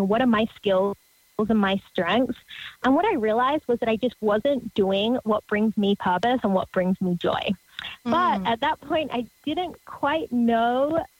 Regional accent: Australia; moved away as an adult; now in United States; You might be able to tell from my crazy accent that I grew up down under in Australia. So I'm not from this part of the world, but moved to America about 4 years ago.

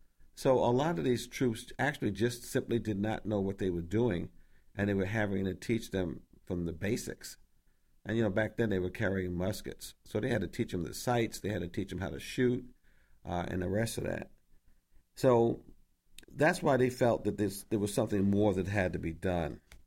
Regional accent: New York, United States; in the state of New York, my home state, November 16th, 1871.

